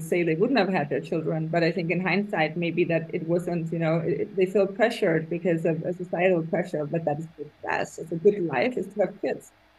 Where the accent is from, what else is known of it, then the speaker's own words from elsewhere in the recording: Denmark; So I would say Europe or even my home country, Denmark.